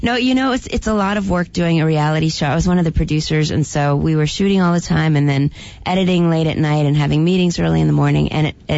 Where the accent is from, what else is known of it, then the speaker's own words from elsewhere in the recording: Dallas, Texas, United States; I grew up in Dallas, Texas.